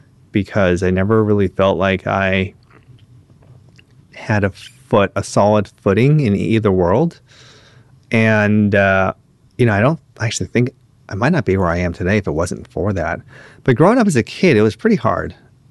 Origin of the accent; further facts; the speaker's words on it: Los Angeles, California, United States; also born or lived in Santa Monica; so I grew up in West Los Angeles, and then closer to high school, we moved to Santa Monica.